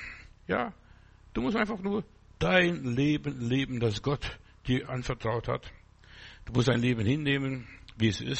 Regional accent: Germany; Ich bin ein Deutscher und ich bin ein Himmelsbürger, beides zusammen, ja.

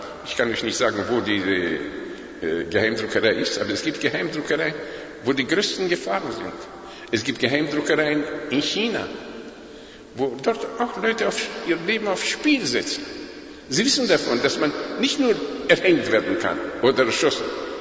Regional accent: Bucharest, Romania; German is a second language; In Rumänien, in Bukarest, mein Heimatland.

